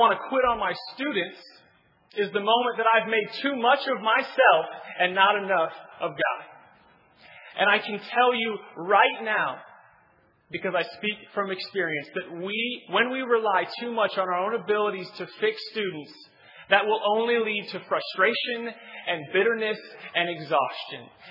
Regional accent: Pacific Northwest, United States; Now, growing up in the Northwest, I'm not too familiar with East Coast bodies of water.

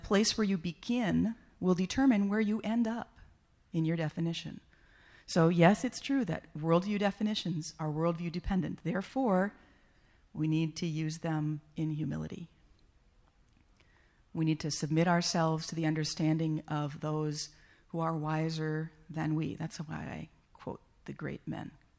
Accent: Minnesota, United States; I'm from Minnesota, you can tell by the way I talk funny.

